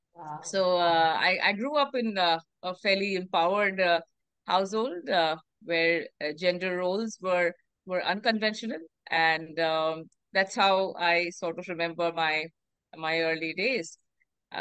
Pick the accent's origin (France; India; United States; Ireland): India; Kolkata, West Bengal; born there; I was born in Kolkata